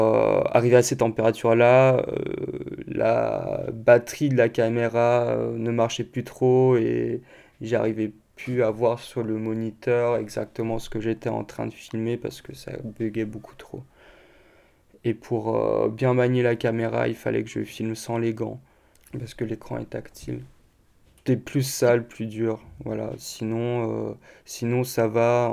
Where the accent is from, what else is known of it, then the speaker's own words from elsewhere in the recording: France; mais que moi, en tant que français, je peux encore y aller.